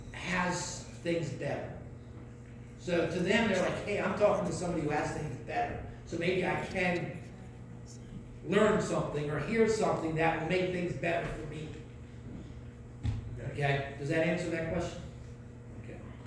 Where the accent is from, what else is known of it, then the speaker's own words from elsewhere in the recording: United States; And he said he's from Nigeria, you know, and I said, oh, and I'm from America.